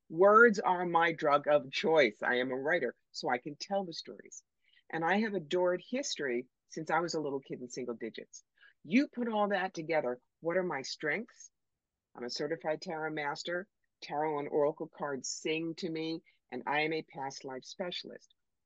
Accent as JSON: {"language": "English", "region": "New York", "country": "United States", "said": "I'm sorry. I'm from New York. I want to vomit."}